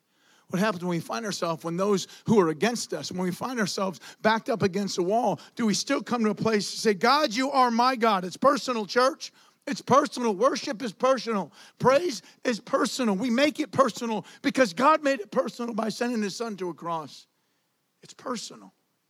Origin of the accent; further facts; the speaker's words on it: England, United Kingdom; I'm an English man who speaks English.